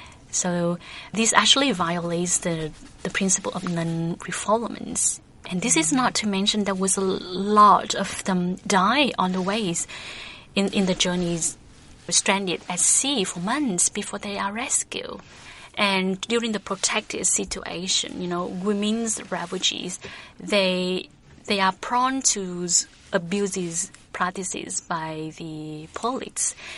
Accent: Vietnam; So I'm from Vietnam, and there's a lot of Vietnamese boat peoples coming to Australia

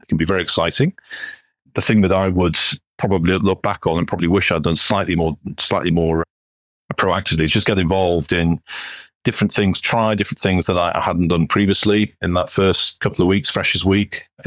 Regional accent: England, United Kingdom; So whilst I was born in England and have been raised in England, my father was Spanish, so mixed heritage in that respect. Grew up in England, went to university in Newcastle upon Tyne in the north of England 30 odd years ago.

